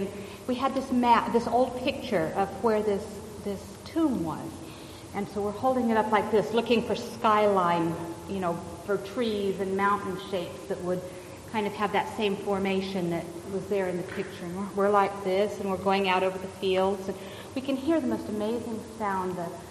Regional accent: California, United States; And, you know, I'm from California. Bats have rabies.

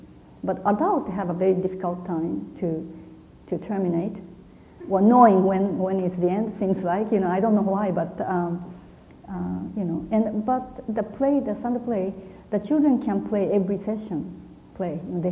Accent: Japan; English is a second language; Even you are Chinese and I am Japanese, we have a different kind of experience as a person

